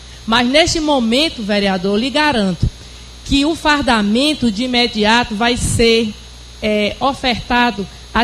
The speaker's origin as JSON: {"language": "Portuguese", "region": "Maranhão", "country": "Brazil", "lives_now": "Piauí, Brazil", "said": "sou maranhense, mas moro no Piauí"}